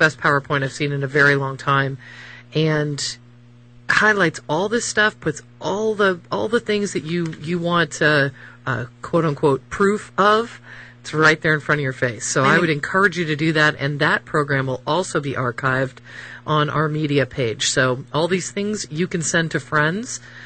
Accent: Hartford, Connecticut, United States; And I grew up in Hartford, Connecticut, in a suburb of Hartford.

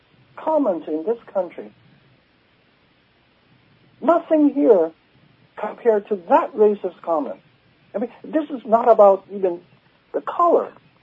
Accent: China; now in United States; As a Chinese American, I'm American, I'm a naturalized American, but I came from that country.

